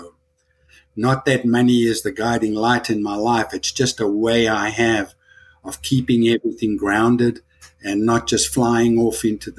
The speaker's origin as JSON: {"language": "English", "country": "South Africa", "moved": "as an adult", "lives_now": "Nashville, United States", "said": "But I'm from South Africa originally. Got here in 1985 on a three-year contract. Said I was going to leave Nashville right at the end of the 3 years, and here I am."}